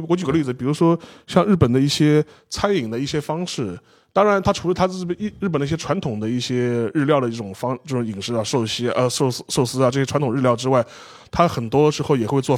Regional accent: China

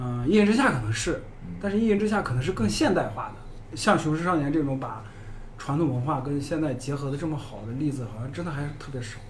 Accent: Shanxi, China; 你包括你知道我老因为是山西嘛

